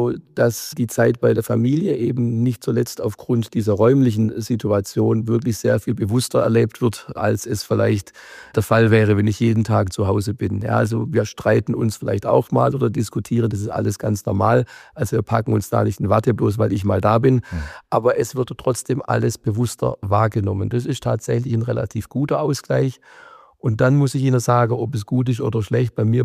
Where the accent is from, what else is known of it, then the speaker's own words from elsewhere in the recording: Heilbronn, Baden-Württemberg, Germany; ich komme ursprünglich aus Heilbronn.